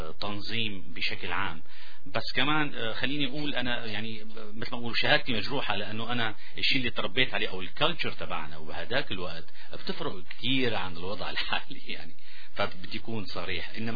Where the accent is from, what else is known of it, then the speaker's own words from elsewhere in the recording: Syria; now in Canada; خاصة جايين من سوريا نحن ومتعلمين على نظام كشفي ديسبلين انضباط قوي.